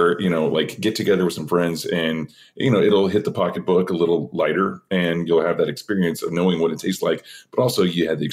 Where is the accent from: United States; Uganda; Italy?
United States; Oklahoma; I'm an identical twin. I'm a Gemini. I'm from Oklahoma